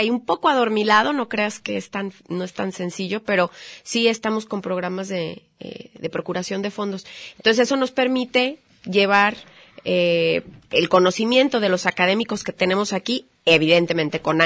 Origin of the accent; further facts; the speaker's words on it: Mexico; nosotros como mexicanos somos una mezcla.